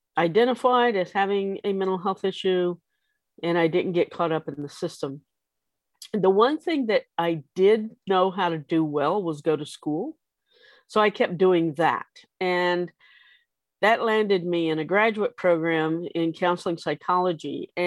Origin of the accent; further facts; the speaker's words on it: Mexico; English is a second language; moved away as an adult; now in United States; So I grew up in Mexico. So I was 19 years old before I came to the United States.